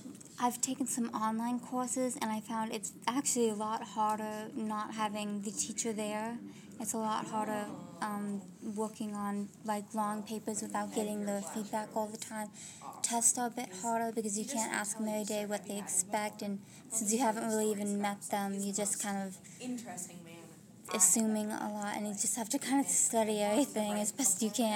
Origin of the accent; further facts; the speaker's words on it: Spokane, Washington, United States; born there; now in Anchorage, United States; I was born in Spokane, Washington, because my parents were stationed at Fairchild Air Force Base, and I've moved around a lot, but now I live in Anchorage, Alaska.